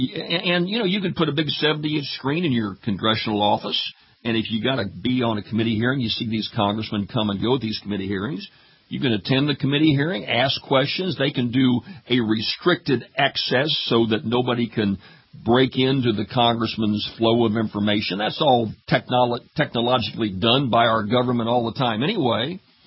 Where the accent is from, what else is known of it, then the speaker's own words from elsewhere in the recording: Louisiana, United States; New congressman in my home state down here in Louisiana